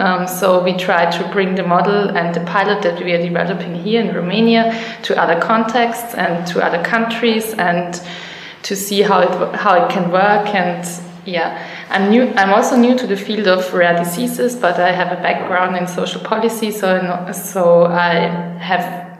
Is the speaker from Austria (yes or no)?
yes; Vienna, Austria; English is a second language; I'm from the Center of Social Innovation in Austria, in Vienna.